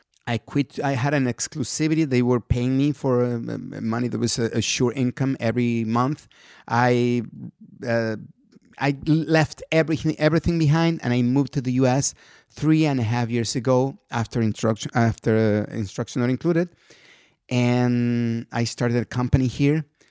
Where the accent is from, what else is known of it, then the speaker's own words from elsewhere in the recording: Mexico; I mean, I'm a guy from Mexico.